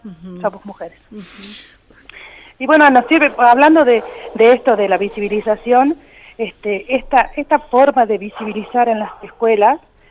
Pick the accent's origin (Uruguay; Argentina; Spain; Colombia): Argentina; somos argentinos, somos de etnia romaní, pero somos ciudadanos argentinos.